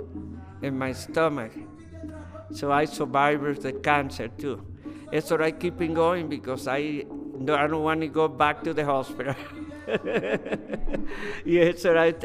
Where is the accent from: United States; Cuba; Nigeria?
Cuba; English is a second language; I'm from Cuba. I'm a professional dancer from my country. I was at art school in Cuba.